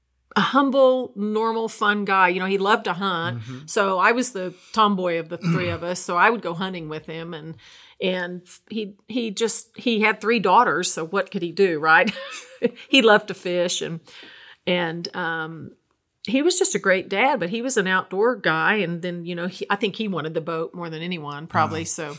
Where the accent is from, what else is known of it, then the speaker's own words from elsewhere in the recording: Stillwater, Oklahoma, United States; also born or lived in North Carolina; I was born in North Carolina and they moved to Stillwater when I was two. So I don't remember anything but Stillwater.